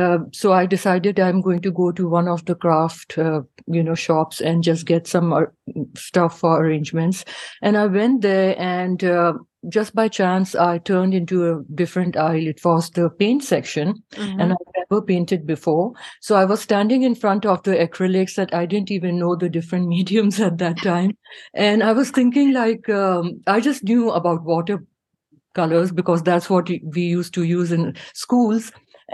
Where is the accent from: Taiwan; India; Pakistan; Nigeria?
Pakistan; now in Minneapolis, United States; I am originally from Pakistan. I've been practicing medicine here in the United States for the last 25 years. So I'm a practicing rheumatologist in Minneapolis.